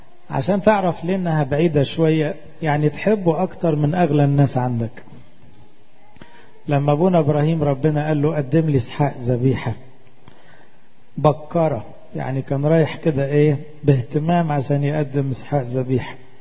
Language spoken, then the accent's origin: Arabic; Egypt; احنا كمصريين عندنا عيب وحش ان احنا نعمم